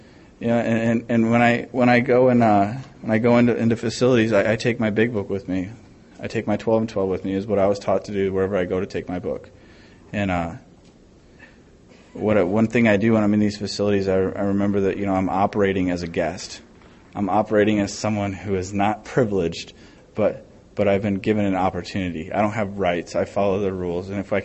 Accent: Michigan, United States; Yeah, you know, I'm from Michigan, so I could really care less about the SEC.

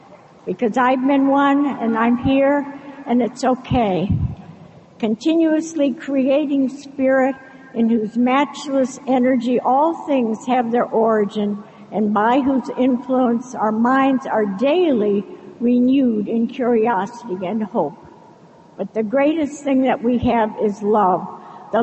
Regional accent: Chicago, Illinois, United States; I come from Chicago.

